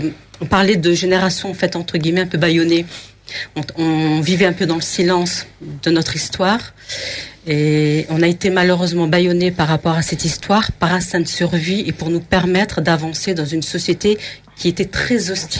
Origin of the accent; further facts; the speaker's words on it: Roubaix, Hauts-de-France, France; born there; je suis née en métropole également. Je suis née à Roubaix, il y a 48 ans maintenant.